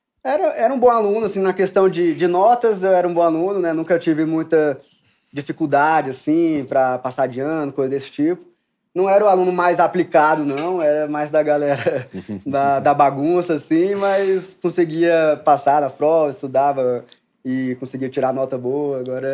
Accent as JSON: {"language": "Portuguese", "town": "Brasília", "region": "Federal District", "country": "Brazil", "said": "eu tenho 30 anos, eu sou formado em engenharia mecânica aqui pela UNB, em Brasília mesmo, sou de Brasília, né?"}